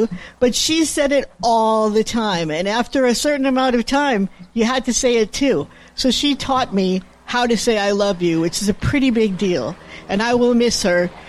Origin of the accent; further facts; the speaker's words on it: East Coast, United States; I grew up on the East Coast.